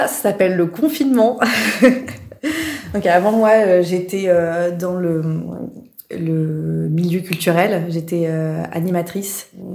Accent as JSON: {"language": "French", "town": "Orléans", "region": "Centre-Val de Loire", "country": "France", "said": "moi je suis originaire d'Orléans"}